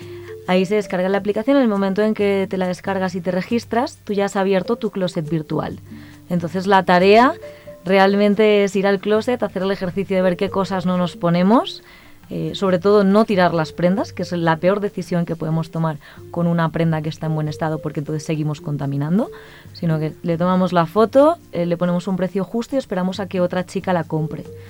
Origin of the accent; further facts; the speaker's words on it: Barcelona, Catalonia, Spain; moved away as an adult; now in Colombia; yo soy de Barcelona, de España. Hace ya casi 6 años que estoy en Colombia.